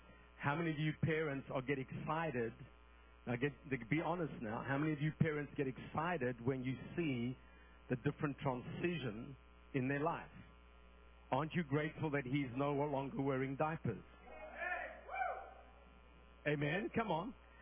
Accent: South Africa; born there; I was born in South Africa, so I'm an African-American.

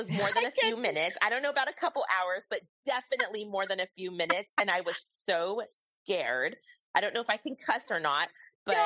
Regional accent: Fort Hood, Texas, United States; born there; also born or lived in Japan / Germany; Well, I was born in Fort Hood, just like Lisa. Our family then moved to Japan, where I attended Sagamihara Elementary School.

